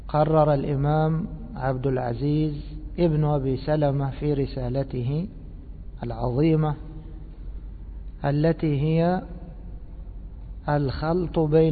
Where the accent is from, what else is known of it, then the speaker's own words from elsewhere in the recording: Egypt; وفي سفرتنا هذه إلى بلادنا مصر